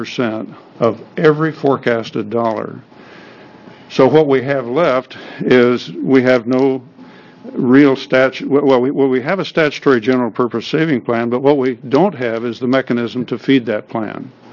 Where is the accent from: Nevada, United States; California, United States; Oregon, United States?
Oregon, United States; Lebanon; I represent District 8, which is Albany, Lebanon, or excuse me, Lebanon, my hometown, Albany, Corvallis area of the state.